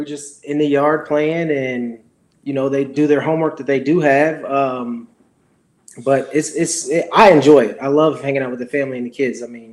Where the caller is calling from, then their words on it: Columbus, Ohio, United States; My house, Columbus, Ohio.